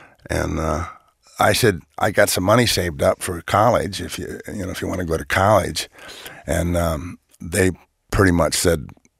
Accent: Michigan, United States; And from where I'm from, is Posen was right near us, and they raised potatoes. I grew up on a farm that we raised a lot of potatoes.

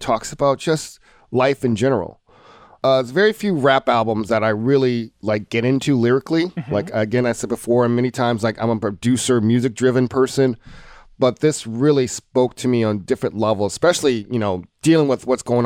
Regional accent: Atlanta, Georgia, United States; Like, I'm originally from Atlanta, and I see a lot of comparison from Atlanta and LA.

